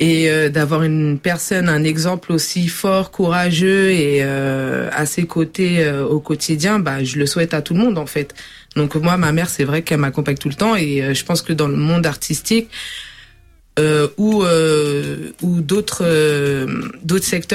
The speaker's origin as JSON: {"language": "French", "town": "Bagneux", "region": "Île-de-France", "country": "France", "tie": "born or raised there", "said": "Donc moi je suis née, j'ai grandi en France, en banlieue parisienne. À Bagneux exactement, mais chaque été, ma famille elle est divisée en deux. Il y a une partie au Cap-Vert et une partie ici."}